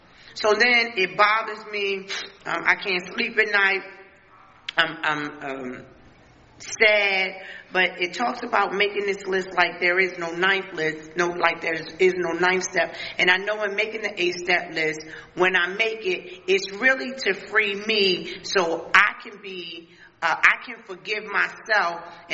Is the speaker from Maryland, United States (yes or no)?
yes; Jarrettsville, Maryland, United States; I was raised in Harford County, right? I was raised in Harford County.